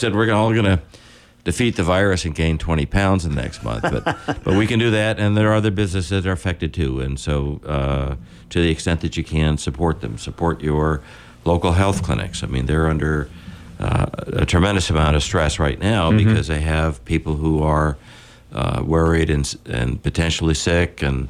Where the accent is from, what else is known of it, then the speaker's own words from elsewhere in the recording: New England, United States; we're from New England. We've got some ingenuity, and we'll figure out a way.